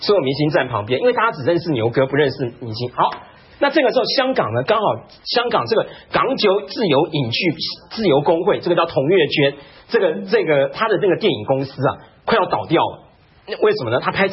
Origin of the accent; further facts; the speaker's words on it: Taiwan; 那所以我们台湾人对他这个就是觉得我们的印象就是他性感嘛